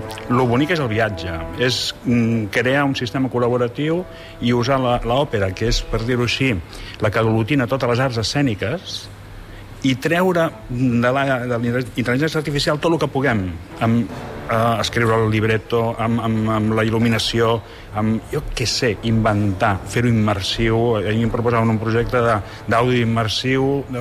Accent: Barcelona, Catalonia, Spain; born there; és la meva vila, Vila de Gràcia, on he nascut

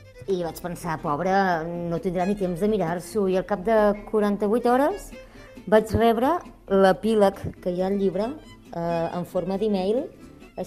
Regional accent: La Garriga, Catalonia, Spain; born there; Jo vaig néixer a la Garriga i he viscut a molts llocs, però ara començo a empaltar-me aquí i a fer-hi arrels i m'hi sento molt d'aquí ara.

